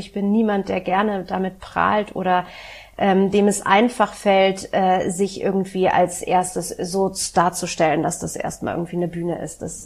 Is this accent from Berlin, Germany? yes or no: yes; Berlin, Germany; Ich bin in West-Berlin groß geworden